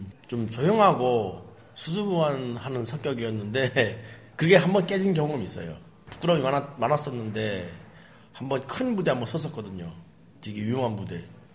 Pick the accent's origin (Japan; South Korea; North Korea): North Korea; 그래서 이제 북한에서 왔다는 걸로 되게 웃어주더라고요.